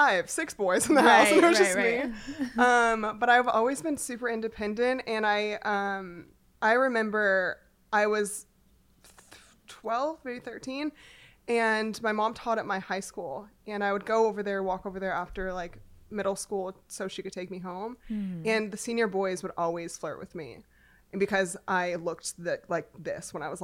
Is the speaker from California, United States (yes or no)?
yes; California, United States; It's weird because I grew up in California and grew up in Orange County specifically, but I didn't have your stereotypical Orange County life.